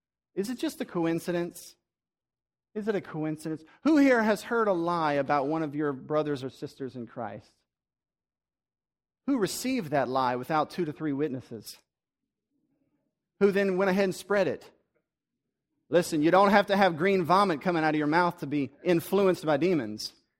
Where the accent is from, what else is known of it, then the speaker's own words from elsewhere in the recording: Breaux Bridge, Louisiana, United States; Now, I grew up in Bro Bridge, so I know a lot about snakes. I grew up on the Bayou Teche.